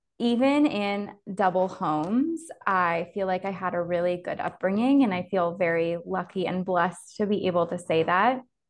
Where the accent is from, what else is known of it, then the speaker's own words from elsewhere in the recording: Ottawa, Ontario, Canada; So I grew up in Canada, Ottawa, which is the capital city.